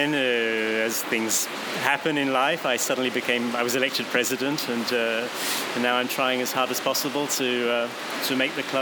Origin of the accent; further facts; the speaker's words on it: Australia; now in Paris, France; No, I'm Australian.